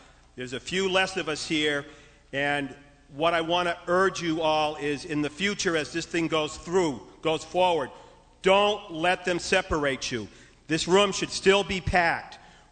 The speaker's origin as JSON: {"language": "English", "town": "Plymouth", "region": "New Hampshire", "country": "United States", "said": "I'm from Plymouth, New Hampshire, 97 Cummings Hill Road."}